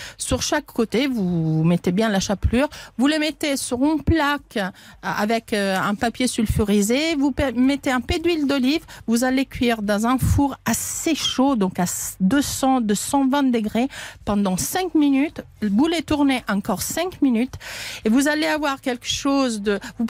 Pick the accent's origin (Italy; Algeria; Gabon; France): Italy; Alors, bien sûr, je suis italienne, je mets du parmesan